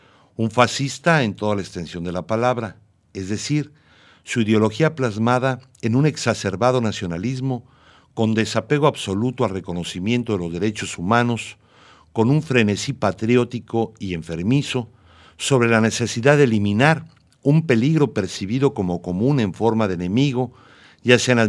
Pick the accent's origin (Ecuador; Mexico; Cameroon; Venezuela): Mexico; deberíamos como mexicanos estar seriamente preocupados